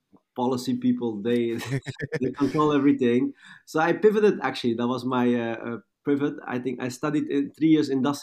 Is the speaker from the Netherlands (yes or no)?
yes; Netherlands; You can imagine growing up in Netherlands, you also realize, wow, I'm so privileged.